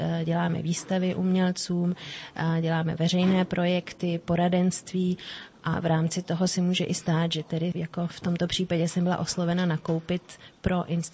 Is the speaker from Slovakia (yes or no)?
no; Germany; now in Czechia; Moje rodiče odešli do zahraničí, takže jsem vyrůstala v Německu, to je i ten důvod, proč mám německý pas.